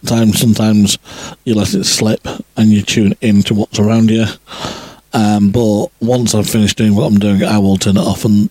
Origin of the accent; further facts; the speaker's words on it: Stockport, North West England, United Kingdom; So, I'm coming from Stockport, which is the Hatters. Yep. We used to be very famous for making hats.